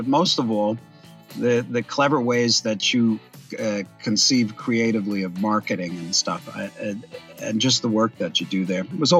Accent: New York, United States; moved away as an adult; Well, I was 20. That was 41 years ago. And I love New York, but California, I came for the work.

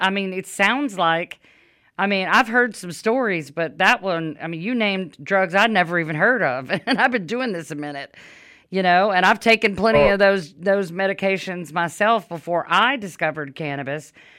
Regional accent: Louisiana, United States; Now, Louisiana is my home state

